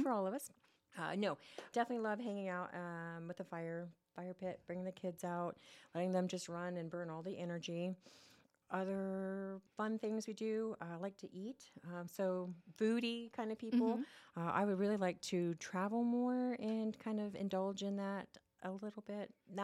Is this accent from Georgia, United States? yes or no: no; Parker, Indiana, United States; also born or lived in Muncie; I grew up in Parker, just down the road.